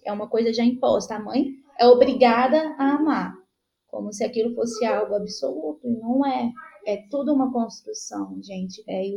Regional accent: Uberlândia, Minas Gerais, Brazil; eu sou de Uberlândia, Minas Gerais, e hoje eu moro no interior do Rio de Janeiro.

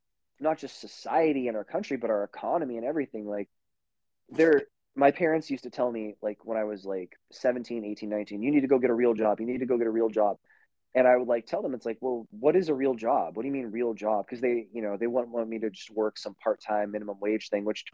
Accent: United States; But it really breaks my heart as an American. And this is the only country I'm ever going to live in.

